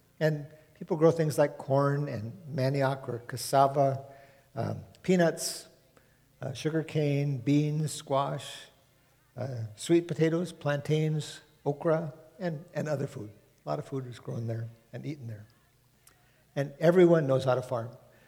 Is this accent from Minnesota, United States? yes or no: yes; Duluth, Minnesota, United States; I grew up and was born in Duluth, and I grew up a little bit on the range in Bowabic, and then back in Duluth again.